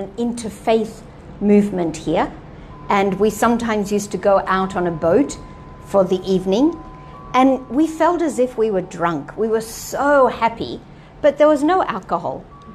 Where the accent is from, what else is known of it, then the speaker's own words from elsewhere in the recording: Australia; And as an Australian teenager, I used to drink, and it used to make me so happy and fearless and confident.